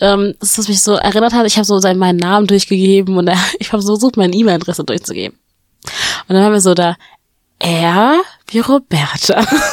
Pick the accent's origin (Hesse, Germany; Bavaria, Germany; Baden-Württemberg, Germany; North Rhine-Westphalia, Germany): North Rhine-Westphalia, Germany; Bochum; ich komme aus Bochum, viel Bochum, ey, ich komme aus der Bochum.